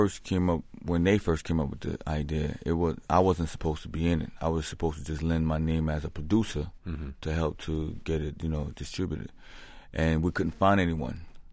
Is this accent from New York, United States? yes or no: yes; New York, United States; I grew up in New York.